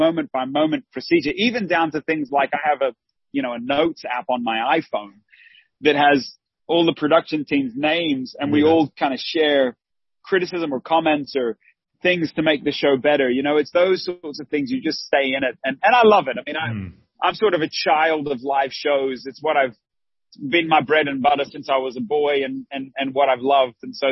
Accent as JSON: {"language": "English", "country": "Australia", "said": "I'm an Australian guy married to an Hispanic woman, and I love the differences of culture. You know, I love, like I mentioned earlier, I love Asian food. I'm not Asian. I'm Caucasian."}